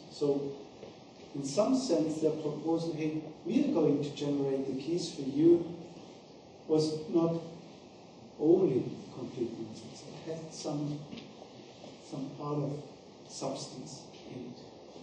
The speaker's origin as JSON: {"language": "English", "country": "Germany", "tie": "born or raised there", "said": "if the BND, Bundesnachrichtendienst in Germany, here can use an example of my home country"}